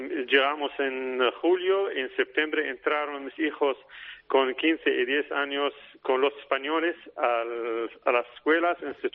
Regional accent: Aleppo, Aleppo Governorate, Syria; Sí, soy de Alepo.

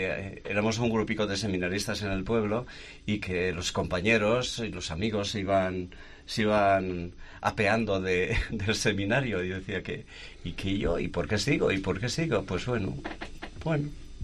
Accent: Elciego, Basque Country, Spain; Yo veía curas que iban pasando por la parroquia de mi pueblo, del Ciego.

